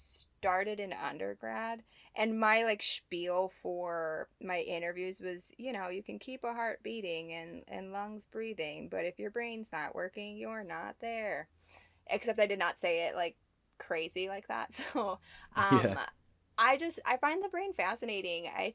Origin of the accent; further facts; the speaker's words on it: Cleveland, Ohio, United States; So I grew up in Cleveland, Ohio.